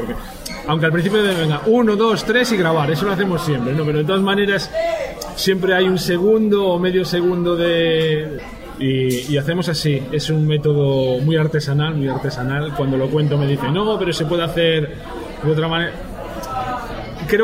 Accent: Galicia, Spain; La mayoría de nosotros somos gallegos, la mayoría estamos en Coruña

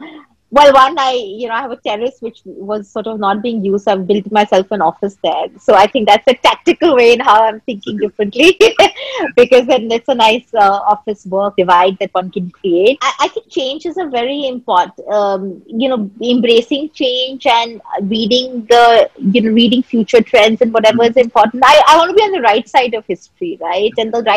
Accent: Bihar, India; You know, I come from Bihar

